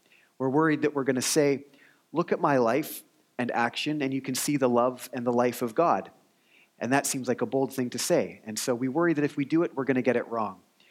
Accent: British Columbia, Canada; I thought I was pretty outdoorsy, being from British Columbia.

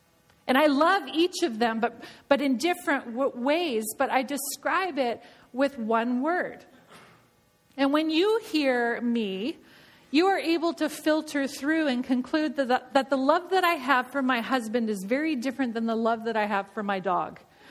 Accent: British Columbia, Canada; moved away; I love the Okanagan. I grew up in the Okanagan, and even though I haven't lived there for 25 years

